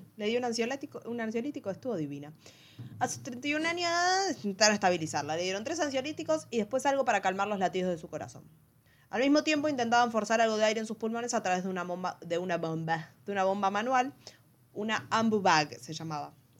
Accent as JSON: {"language": "Spanish", "region": "Buenos Aires", "country": "Argentina", "said": "no como yo, que soy porteña."}